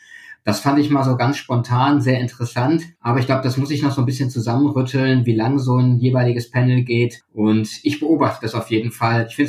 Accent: Frankfurt, Hesse, Germany; Ich bin Frankfurter

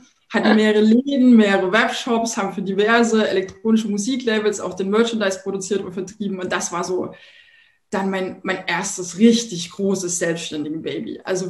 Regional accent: Thuringia, Germany; now in Berlin, Germany; Ich komme ja ursprünglich aus Thüringen, bin jetzt seit, das muss ich mal kurz rechnen, 26 Jahren in Berlin und bin da sehr behütet aufgewachsen

